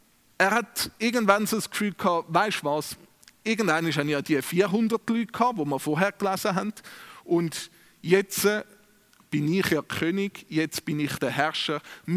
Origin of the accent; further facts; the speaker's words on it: Switzerland; Ich glaube, es ist ein Thema, das uns als Schweizer extrem beschäftigt.